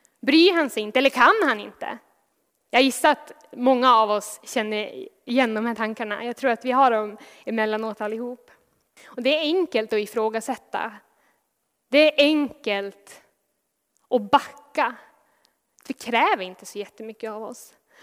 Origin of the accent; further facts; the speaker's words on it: Västerbotten County, Sweden; born there; som Pingst har i Husmoliden, jättenära där jag är född